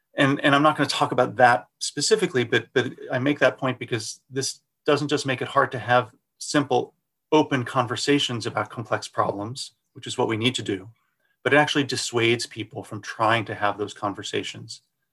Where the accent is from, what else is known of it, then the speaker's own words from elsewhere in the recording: New York City, New York, United States; So I grew up in Brooklyn, New York. So you couldn't go whale watching in New York when I was growing up